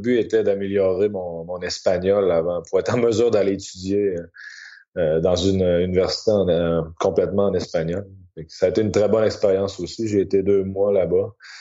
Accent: Quebec, Canada; Dans le fond, je viens de la région de Québec. Quand j'étais jeune, je suis né et j'ai été élevé sur une ferme laitière.

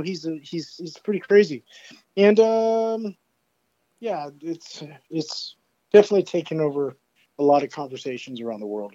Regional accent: United States; And I'm the American in the band. Well, actually, there's two Americans in the band now.

